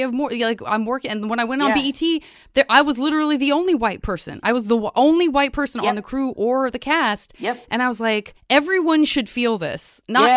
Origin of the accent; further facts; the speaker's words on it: Arizona, United States; I'm from Arizona, which is like I'm from Southern Arizona, which is like predominantly, Latino Latinas, and then white people